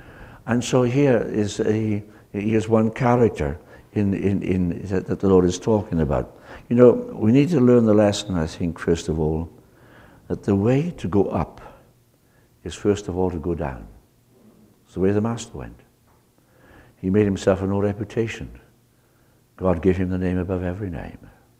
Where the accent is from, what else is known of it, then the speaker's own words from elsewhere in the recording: Wales, United Kingdom; I come from Wales, as you probably know.